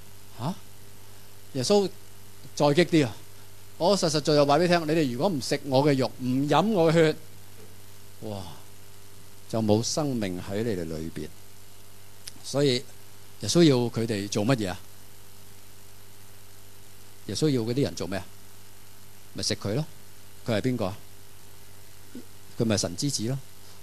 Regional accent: Hong Kong; 即系我哋香港人就乜都食嘅

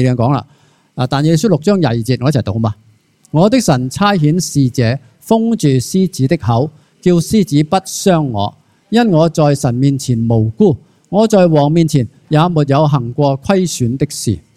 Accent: China; 我哋中国人有句说话叫做平时唔烧香

